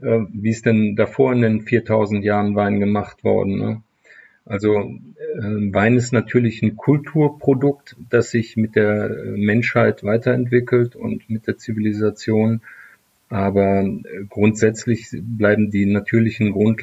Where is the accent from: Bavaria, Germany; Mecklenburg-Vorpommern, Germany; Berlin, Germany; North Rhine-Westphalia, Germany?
North Rhine-Westphalia, Germany; Leverkusen; Wir haben in meiner Heimatstadt Leverkusen Chemie, Physik und auch Biologieunterricht teilweise im Bayerwerk gehabt.